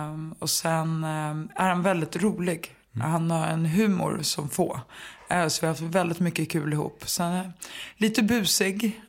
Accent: Stockholm, Stockholm County, Sweden; Jag är uppvuxen i liksom Enskededalen som är som... ja, det är ju lägenheter som är uppbyggda som små gårdar.

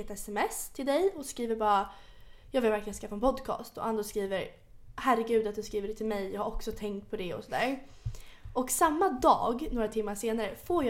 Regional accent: Djursholm, Stockholm County, Sweden; Sen när mina föräldrar skilde sig flyttade jag till stan. Jag är uppväxt i Djursholm

